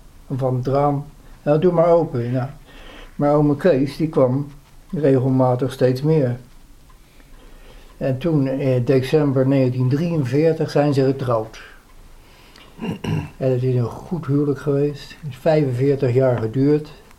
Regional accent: Leiden, South Holland, Netherlands; Ik ben geboren in de Anna Palonostraat. De Anna Palonostraat was een buurt van Leiden-Noord.

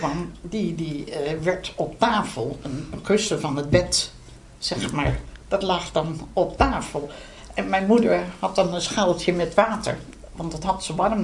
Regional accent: Gouda, South Holland, Netherlands; born there; Ik ben geboren in Gouda.

